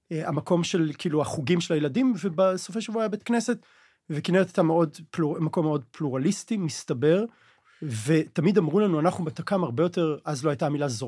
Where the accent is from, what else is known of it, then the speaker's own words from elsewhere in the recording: Kinneret, Northern District, Israel; born there; נולדתי ב-75 בקבוצת כנרת, בתוך ממלכת הקיבוצים של עמק הירדן.